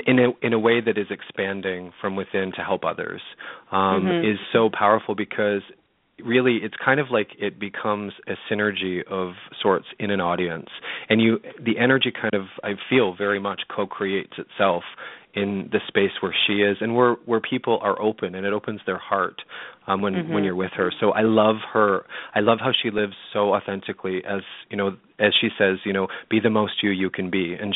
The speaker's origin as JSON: {"language": "English", "town": "London", "region": "Ontario", "country": "Canada", "tie": "born or raised there", "said": "she was actually coming to London, Ontario, which is my hometown in Canada."}